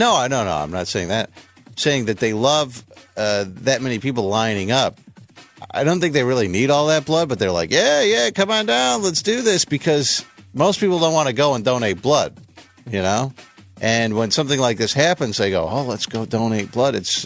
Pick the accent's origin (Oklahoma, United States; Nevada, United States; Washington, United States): Nevada, United States; Las Vegas; I grew up in Las Vegas. If you're a multimillionaire, you're likely not living in Mesquite.